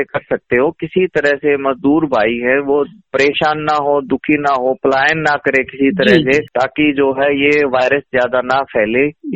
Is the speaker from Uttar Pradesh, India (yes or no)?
no; Bahadurgarh, Haryana, India; मैं बहादुरगढ़ से … हम ब्रह्मा कुमारी से हैं